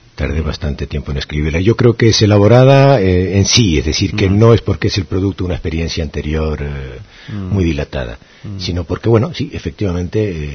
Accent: Tangier, Tanger-Tetouan-Al Hoceima, Morocco; moved away; mi infancia en Tánger me ha marcado tremendamente.

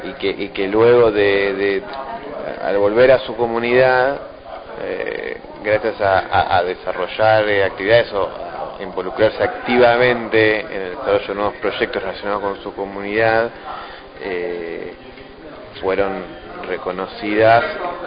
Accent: Buenos Aires, Argentina; tengo 28 años y soy de Buenos Aires, Argentina.

